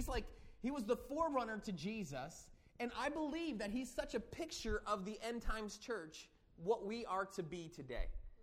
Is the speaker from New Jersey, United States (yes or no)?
yes; New Jersey, United States; Now, I grew up in New Jersey, and what I've noticed living in the North, especially in New Jersey, is that when you talk about your heritage